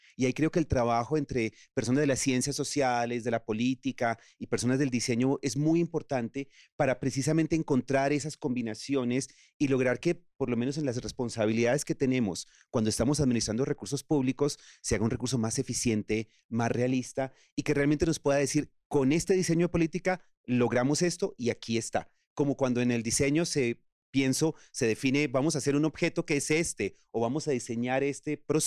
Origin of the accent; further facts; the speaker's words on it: Colombia; en el caso colombiano tendemos a hacer diseños